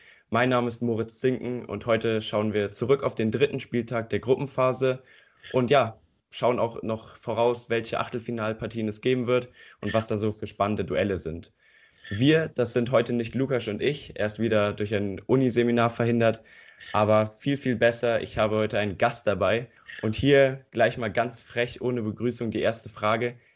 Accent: Eifel, Germany; Hier in der Eifel, wo ich herkomme, sieht es aber auch nicht besser aus.

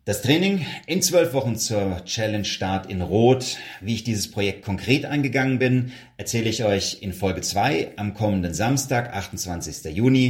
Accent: Wendelstein, Bavaria, Germany; Ein wirklich besonderer Moment für mich als gebürtige Wendelsteiner.

